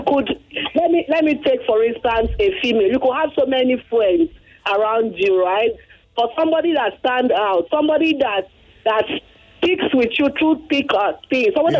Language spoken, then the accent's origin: English; Egbeda, Lagos, Nigeria; from Egbeda.